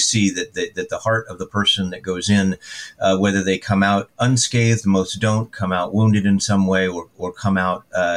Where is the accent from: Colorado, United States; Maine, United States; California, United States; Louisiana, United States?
Maine, United States; Of course, I grew up in Maine, and this was in coastal Maine.